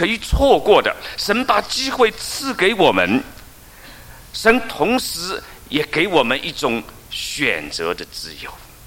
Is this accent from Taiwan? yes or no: no; China; 就像我们今天很多人也取了外国名字，本来我们是中国人